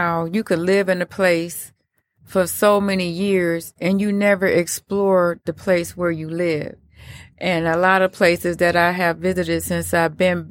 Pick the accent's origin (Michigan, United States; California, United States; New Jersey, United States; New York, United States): Michigan, United States; Detroit; now in Phoenix, United States; I'm originally from Detroit. I was born and raised here. And 4 years ago, I moved out to Phoenix, Arizona, where it's super hot in the summertime.